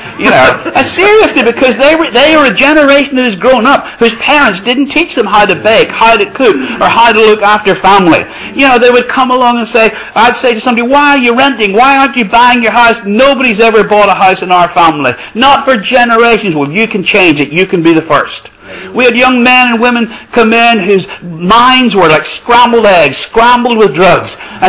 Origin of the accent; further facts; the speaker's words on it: Northern Ireland, United Kingdom; as a young lad growing up in Northern Ireland. I was born near Belfast. I got born again at the age of 11 in a Baptist church.